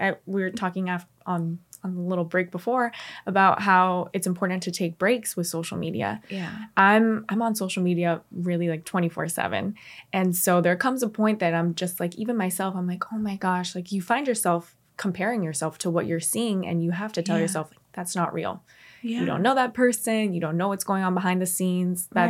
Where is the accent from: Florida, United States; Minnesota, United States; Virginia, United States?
Florida, United States; Miami; So I am born and raised in Miami, Florida.